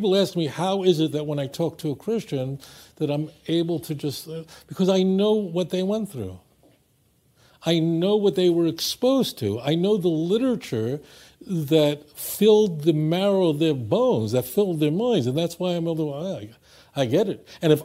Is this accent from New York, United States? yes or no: yes; Brooklyn, New York, United States; that I observed growing up in Borough Park, Brooklyn, as a kid, was insane.